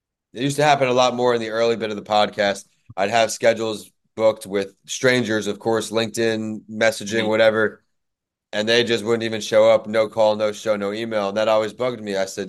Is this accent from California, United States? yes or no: no; New York, United States; Growing up in New York